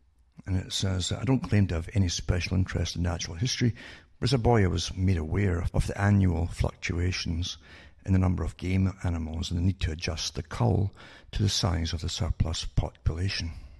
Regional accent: United Kingdom; because I grew up in Britain

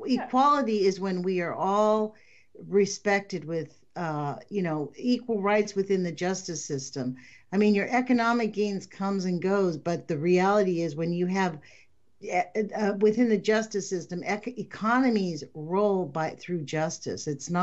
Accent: United States; I think this, as an American speaking, I can talk for myself

